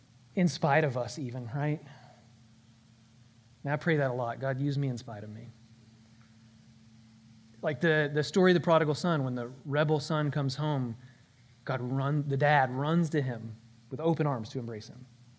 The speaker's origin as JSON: {"language": "English", "town": "Mineola", "country": "United States", "tie": "born or raised there", "said": "Now, I grew up in Mineola, but I think I can read and write and talk pretty good."}